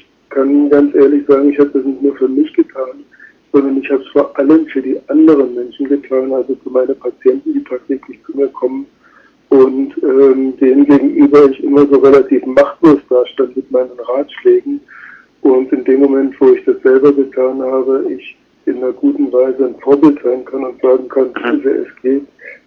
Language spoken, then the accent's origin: German; Berlin, Germany; Und ich bin ja in Ost-Berlin aufgewachsen, ich bin auf eine russische Schule gegangen